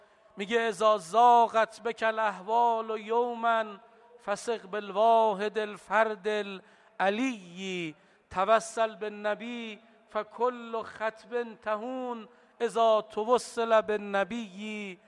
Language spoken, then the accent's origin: Persian; Iran; درست ما ایرانی هستیم، درست آب و خاک ما با مدینه فاصله داره،